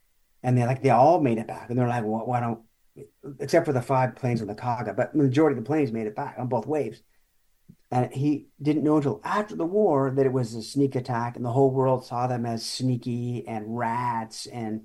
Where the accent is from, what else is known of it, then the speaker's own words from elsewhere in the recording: United States; I'm an American, right?